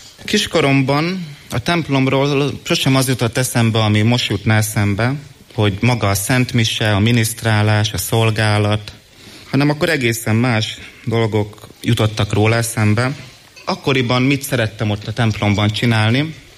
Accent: Miskolc, Borsod-Abaúj-Zemplén, Hungary; 18 éves vagyok, Miskolcon élek és születtem is.

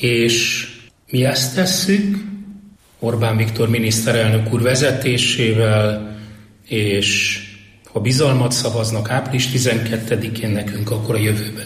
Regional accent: Hungary; mi természetesnek vesszük azt, hogy magyarok vagyunk.

